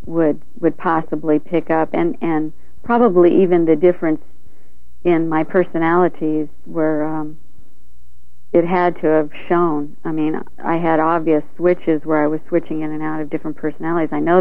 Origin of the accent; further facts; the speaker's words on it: Woodland Hills, California, United States; I grew up in California in Woodland Hills. It was in Southern California, which is about 20 minutes inland from Malibu.